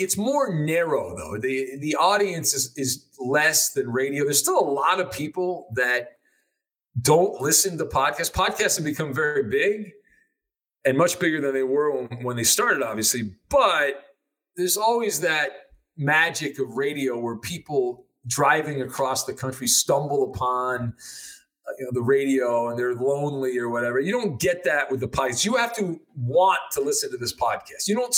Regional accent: United States; accent: Yankee; My weird Yankee accent?

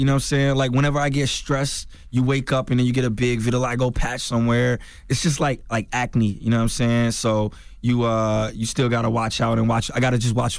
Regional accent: North Carolina, United States; I had talked to Jazz, figured out she was from South Carolina. I was from North Carolina.

